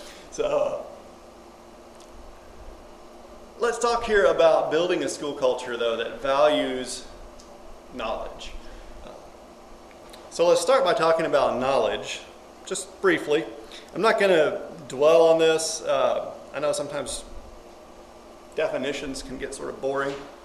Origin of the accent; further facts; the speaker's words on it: Arkansas, United States; I don't know that I know some of you, and I haven't met many of you. I'm from Arkansas. I teach school in Harrison, Arkansas at the Hillcrest Christian School.